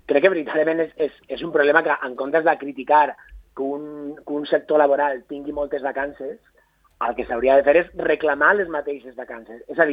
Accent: Alicante, Valencian Community, Spain; un cas proper com el meu, jo soc d'Alacant

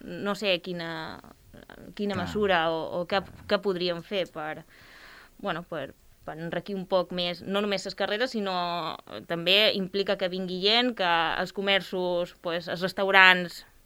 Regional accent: Ibiza, Balearic Islands, Spain; jo no he viscut en John com l'han viscut la gent d'aquí, perquè jo sóc d'Eivissa

